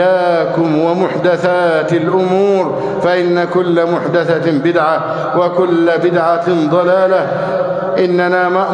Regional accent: Egypt; اللهم احفظ بلدنا مصر أمنا أمانا، سخاء رخاء

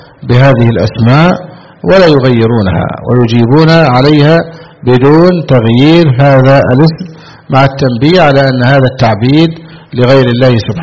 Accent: Egypt; كما في بلدنا مصر مثلا 2.5%، لا مانع

